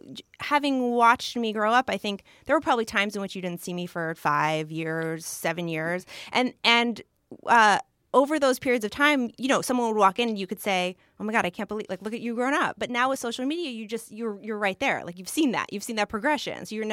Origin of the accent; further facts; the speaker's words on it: Philadelphia, Pennsylvania, United States; born there; also born or lived in Hawaii; Well, so I was born on the East Coast in Philadelphia. My mom was from Philadelphia. My dad was from New York.